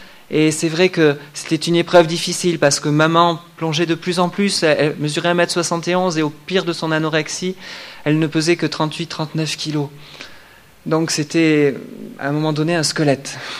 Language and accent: French; Brive-la-Gaillarde, Nouvelle-Aquitaine, France; je viens de Brive. J'ai grandi dans une famille chrétienne